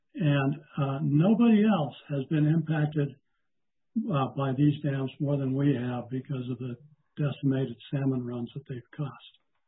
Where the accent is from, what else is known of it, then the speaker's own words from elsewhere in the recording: Richland, Washington, United States; I grew up in Richland, Washington. I've been going to meetings on this issue for 20 or 30 years